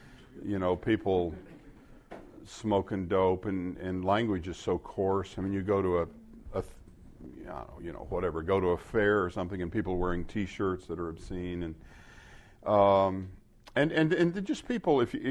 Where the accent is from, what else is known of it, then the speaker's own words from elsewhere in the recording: Arkansas, United States; When I grew up in the South in Arkansas, you would go to a gas station that would have 3 restrooms, men, women, and colored